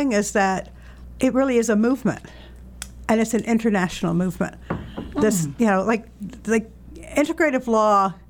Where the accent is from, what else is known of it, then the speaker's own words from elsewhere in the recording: Florida, United States; moved away as an adult; now in Asheville, United States; So I have lived most of my adult life in North Carolina, but I grew up in Florida.